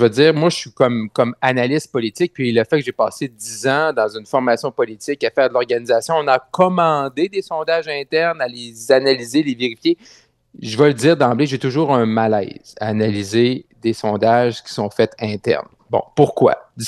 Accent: Quebec, Canada; born or raised there

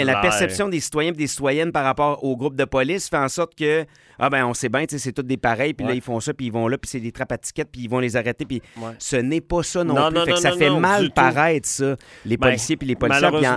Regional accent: Limoilou, Quebec, Canada; moi, j'ai grandi à Limoilou.

